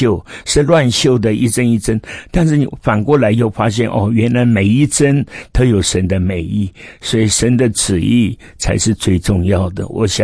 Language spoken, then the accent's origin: Chinese; Shandong, China; now in Taiwan; 但是那个时候他也不知道我是山东人，所以有些事我们也没有骗他，也不是要骗他，因为他没有问我是哪里人，他不需要问的，因为我会讲台语嘛。